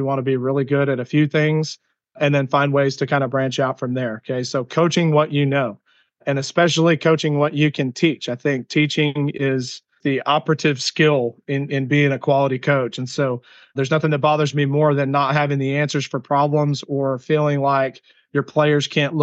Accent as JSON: {"language": "English", "town": "Abilene", "region": "Texas", "country": "United States", "tie": "born or raised there", "said": "here in Abilene, Texas. And so getting an opportunity to come back to my hometown where my wife is also from here at McMurray has been a tremendous blessing for me and my family"}